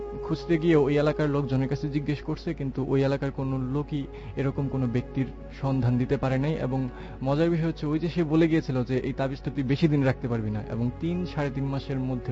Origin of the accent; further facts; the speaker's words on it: Narayanganj, Dhaka Division, Bangladesh; আমি নারায়ণগঞ্জ থেকে এসেছি।